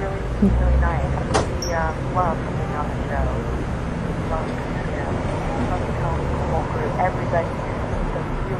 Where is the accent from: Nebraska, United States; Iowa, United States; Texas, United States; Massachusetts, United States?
Iowa, United States; But no, I'm curious where she's from. I grew up in the Papua, Iowa.